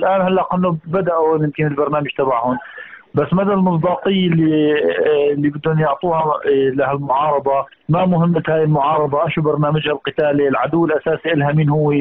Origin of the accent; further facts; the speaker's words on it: Syria; يعني نحن مشكلتنا كسوريين ومعاناتنا هي في هالنظام